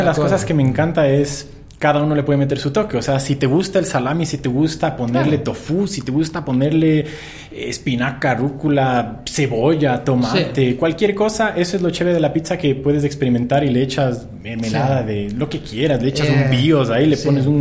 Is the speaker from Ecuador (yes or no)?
yes; Ecuador; sobre todo como todo ecuatoriano que crece con la hawaiana